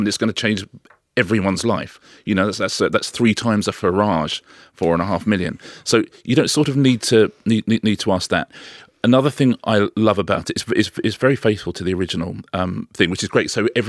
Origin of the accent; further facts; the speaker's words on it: United Kingdom; I can look at John from Daventry, I'm British, I can look at him and I have a view already.